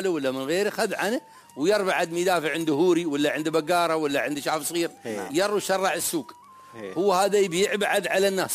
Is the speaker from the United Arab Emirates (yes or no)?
yes; Ajman, United Arab Emirates; نحن عندنا في عجمان مثلا على سبيل المثال في إمارة عجمان